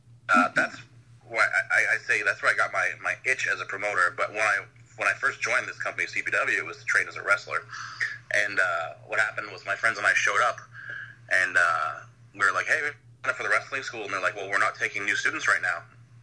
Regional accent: Ottawa, Ontario, Canada; my hometown of Ottawa, Ontario, Canada.

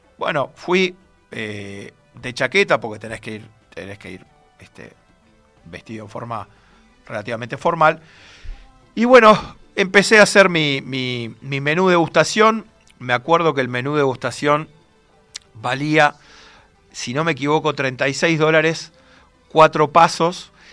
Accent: Uruguay; mirá, soy un periodista de Uruguay

